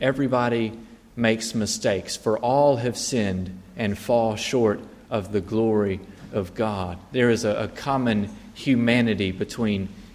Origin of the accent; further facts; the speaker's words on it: United States; it became apparent that I was an American because of my accent, I guess.